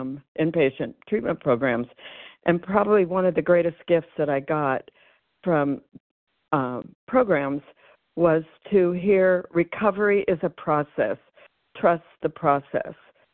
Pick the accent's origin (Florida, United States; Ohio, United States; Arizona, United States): Arizona, United States; I'm from Arizona.